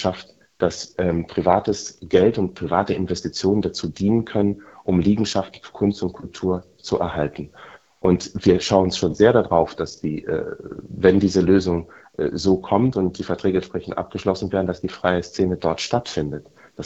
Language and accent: German; Tanzania; unter anderem auch meine Heimat Tansanias